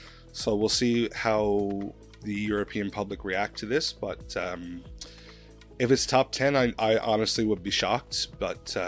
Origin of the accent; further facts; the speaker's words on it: Canada; Being Canadian, I get to pick the country I support every year